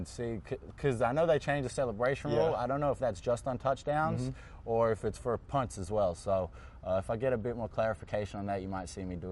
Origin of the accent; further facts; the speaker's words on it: Australia; See, I grew up in Australia